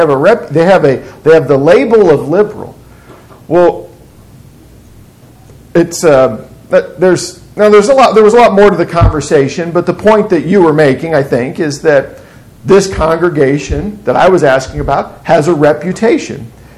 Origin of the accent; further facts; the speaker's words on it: Kansas City, United States; Well, because I grew up in Kansas City.